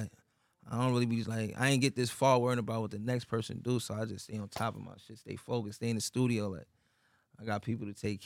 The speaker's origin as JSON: {"language": "English", "town": "Queens", "region": "New York", "country": "United States", "said": "Hell yeah, I'm from Queens, bro. That's like Brooklyn."}